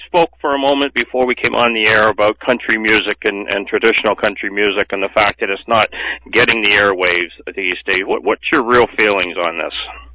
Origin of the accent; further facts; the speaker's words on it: Canada; I'm originally from Canada